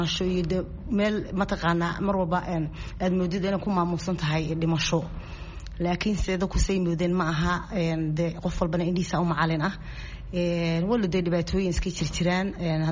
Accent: Norway; also born or lived in Mogadishu, Somalia; 1989 ee ayaa wadanka ka baxay ama inaan yar ah ee maxaan ku oran lahaa waxaan tagay Norway ee Norway ku soo barbaaray

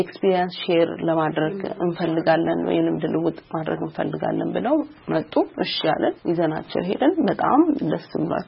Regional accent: Dire Dawa, Ethiopia; ተወልጄ ያደኩት በድሬዳዋ ከተማ ነው።

